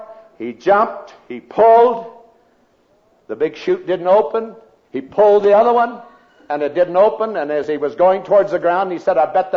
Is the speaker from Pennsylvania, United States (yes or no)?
no; Pocatello, Idaho, United States; moved away as an adult; I've never gone to a graduating anniversary class since I left my hometown of Pocatello, Idaho. And when I left Pocatello, a soldier of the Salvation Army, and I left to go to the training school